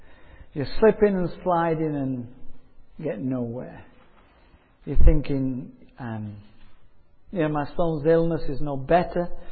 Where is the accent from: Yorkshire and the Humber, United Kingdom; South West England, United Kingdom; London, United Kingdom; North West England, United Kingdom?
Yorkshire and the Humber, United Kingdom; I could go to my hometown in Yorkshire, where the two towns I've lived in down the south